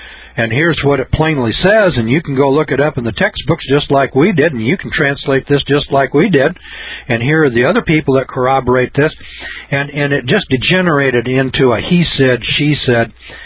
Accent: Missouri, United States; I'm from Missouri. I got to see it.

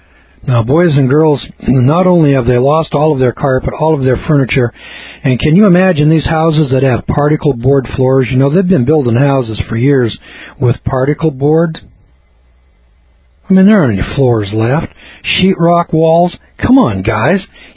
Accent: Loleta, California, United States; Because I'm from Lolita, California, which is in what's known as the Eel River Valley. That is a valley with a river that runs through it.

